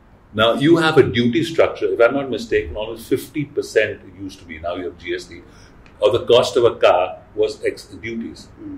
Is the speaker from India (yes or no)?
yes; India; as an Indian, I feel